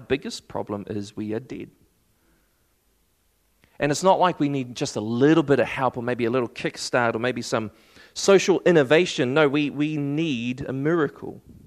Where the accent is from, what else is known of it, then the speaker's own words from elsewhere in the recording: Waikato, New Zealand; I grew up in the Waikato, just to let you know, Te Awamutu down the road, hey. I grew up in the Waikato